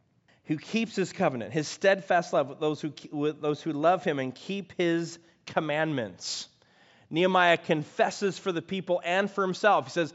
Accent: California, United States; I was a pastor, I was from California, we were down on a mission trip

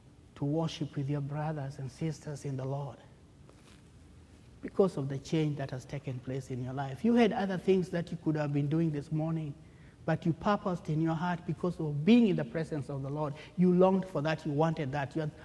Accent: Kenya; moved away; since I came from Kenya, I had a long break

